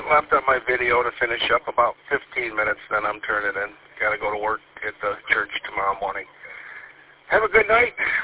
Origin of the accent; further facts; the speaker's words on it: St. Clair Shores, Michigan, United States; Well, I grew up in St. Clair Shores, born and raised in St. Clair Shores.